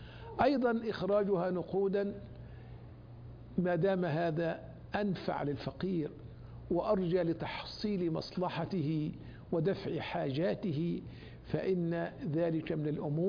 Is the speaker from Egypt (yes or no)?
no; Saudi Arabia